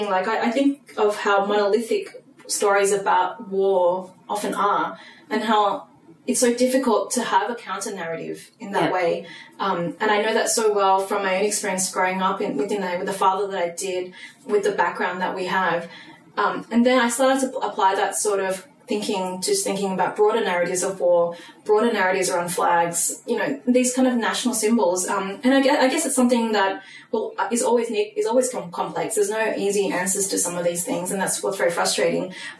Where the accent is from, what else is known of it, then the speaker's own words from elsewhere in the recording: Australia; I mean, I was born and raised in Australia. you know, they were born and raised in Vietnam. By the time they came over here, they were fully formed adults already.